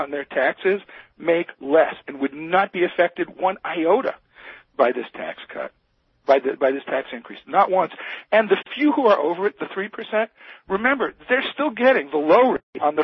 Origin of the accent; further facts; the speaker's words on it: Missouri, United States; I come from Missouri. We've got a fine senator, but she's essentially a moderate.